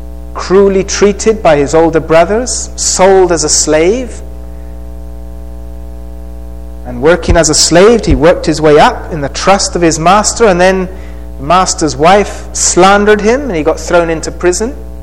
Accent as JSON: {"language": "English", "country": "Colombia", "tie": "born or raised there", "also_born_or_lived": "England", "moved": "as an adult", "said": "I was born in England. At the age of six, my parents moved to Central America, then South America, and I grew up in Colombia. Went to Colombian schools for elementary and high school. And then I went to England to do university."}